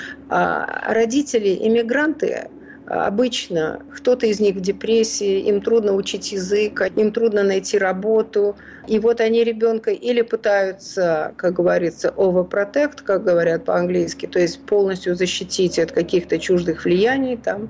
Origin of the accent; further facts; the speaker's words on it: Vilnius, Vilnius County, Lithuania; Во-первых, я выросла в Литве, я выросла в Вильнюсе.